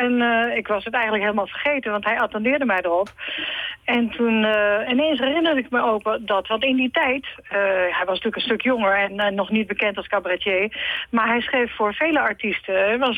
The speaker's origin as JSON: {"language": "Dutch", "town": "Nijmegen", "region": "Gelderland", "country": "Netherlands", "accent": "Nijmegen soft G", "said": "En ik had een Nijmeegs zachte G-accent."}